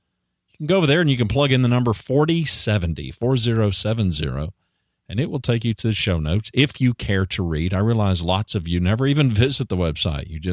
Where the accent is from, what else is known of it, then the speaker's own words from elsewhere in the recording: Ada, Oklahoma, United States; born there; Now, I was born in Ada, Oklahoma, long before … came around. I know what the red dirt of Oklahoma looks like